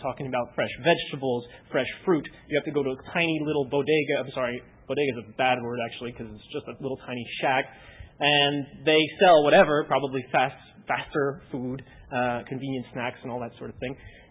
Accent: Newark, New Jersey, United States; born there

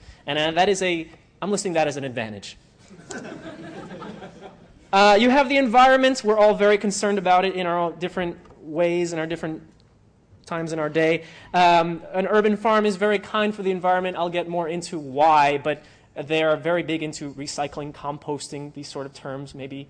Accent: Newark, New Jersey, United States; born there; In a lot of cities, in the city I was born in Newark, it's depending on where you live, it's hard to get access to good food.

